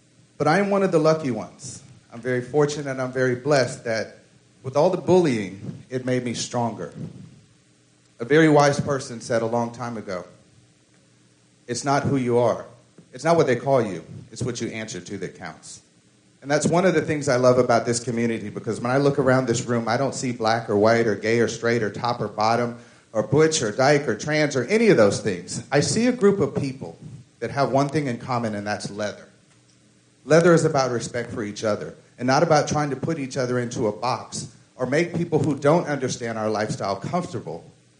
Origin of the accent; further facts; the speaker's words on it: Charleston, South Carolina, United States; I mean, where are you from? Charleston. I mean, where's your family from? Charleston. I mean, oh, you mean my race? Oh, I'm black.